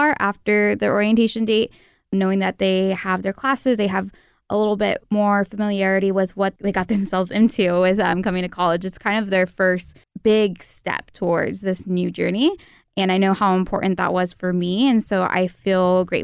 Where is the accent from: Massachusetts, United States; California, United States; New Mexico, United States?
California, United States; Fresno; I grew up in Fresno, so coming to Fresno State didn't seem like such a big leap for me.